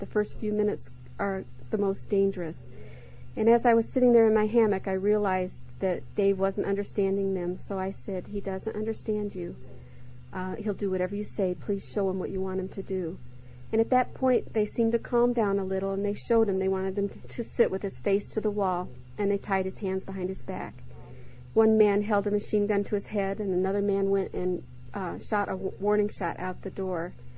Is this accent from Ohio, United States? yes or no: no; Chicago, Illinois, United States; Well, I grew up in Chicago.